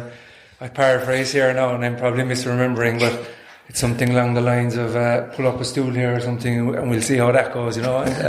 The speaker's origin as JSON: {"language": "English", "region": "County Kerry", "country": "Ireland", "lives_now": "Cork, Ireland", "said": "I'm originally from Kerry, but I'm in Cork."}